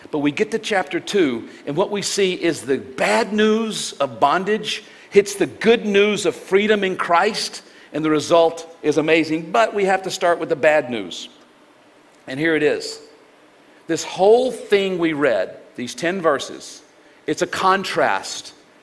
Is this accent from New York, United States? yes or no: no; Mississippi, United States; I grew up in Mississippi, and my family, we hunted, we'd quail hunt and duck hunt and dove hunt.